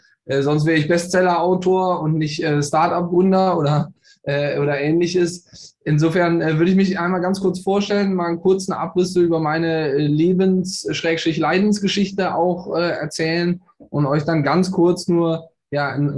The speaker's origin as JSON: {"language": "German", "town": "Bonn", "region": "North Rhine-Westphalia", "country": "Germany", "tie": "born there", "said": "gebürtig aus Bonn, bin inzwischen 38 Jahre jung"}